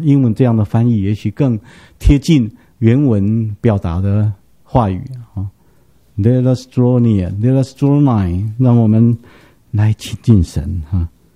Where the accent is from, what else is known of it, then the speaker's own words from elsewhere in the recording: Taiwan; 我们台湾人可能比较穷吧，我们是杀鸡杀鸭哈。